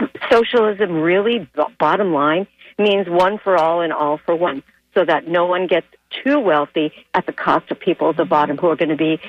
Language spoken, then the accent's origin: English; Canada; As you know, you might recall, I'm from Canada.